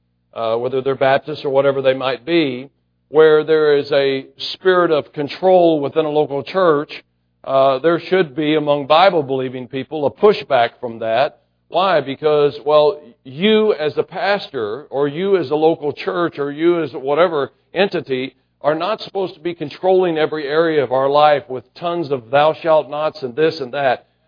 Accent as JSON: {"language": "English", "country": "United States", "said": "Well, I do as an American."}